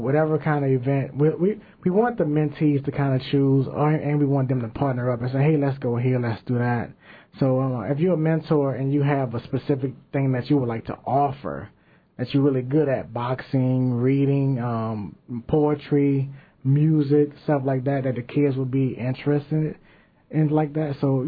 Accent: New Orleans, Louisiana, United States; We are from New Orleans. And it's pretty tough growing up there.

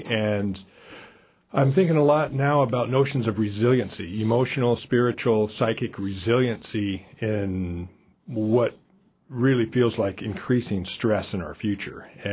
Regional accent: Juneau, Alaska, United States; And I grew up here in Juneau

